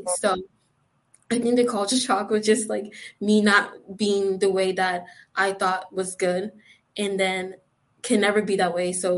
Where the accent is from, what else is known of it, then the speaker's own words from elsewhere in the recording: Nigeria; now in United States; And I think I'm just, like, now, like, I'm just American as I am Nigerian. Like, I just assimilated myself into the culture.